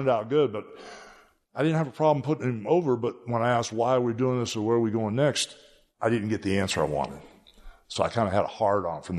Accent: Clearwater, Florida, United States; I'm not from Venice Beach. I'm from Clearwater.

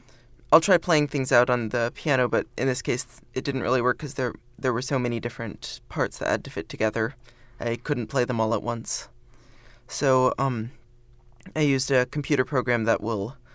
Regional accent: Urbana, Illinois, United States; Oh, I'm from here in Urbana. I'm 16. I go to University Laboratory High School.

